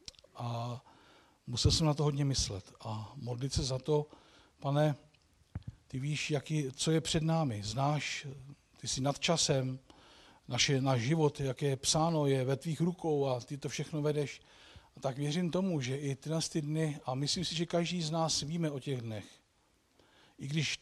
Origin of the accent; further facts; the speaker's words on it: Kaňk, Central Bohemian Region, Czechia; tam, kde jsme se narodili, my pocházíme z Marci ze stejné vesnice u Kutné hory, na Kaňku, znáte Kaňk?